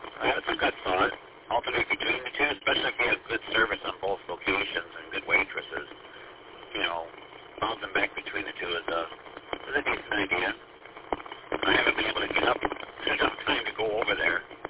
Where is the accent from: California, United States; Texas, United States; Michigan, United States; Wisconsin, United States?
Michigan, United States; Clinton Township; It was the famous section in Gratiot where I grew up in Clinton Township. I lived down the street there from that Tropicana restaurant at Schaefer and Gratiot.